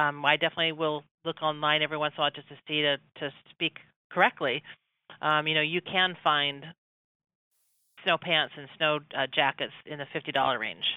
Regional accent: Juneau, Alaska, United States; now in Fairbanks, United States; Because I'm from Juneau, which is quite south of Fairbanks.

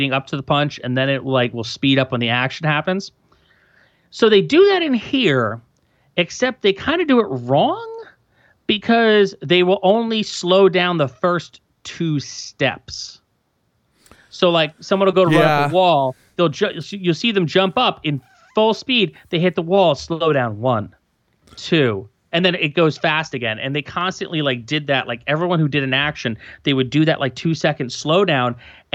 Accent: United States; like I, as an American, would not have noticed that.

